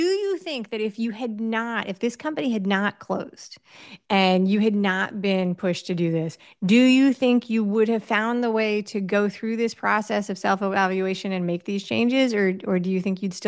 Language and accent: English; New York City, New York, United States; now in Miami, United States; I grew up in New York City.